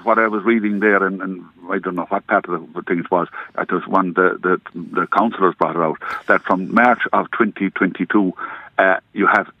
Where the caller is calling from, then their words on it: Kinvara, County Galway, Ireland; I'm calling from near Kinvara in County Galway.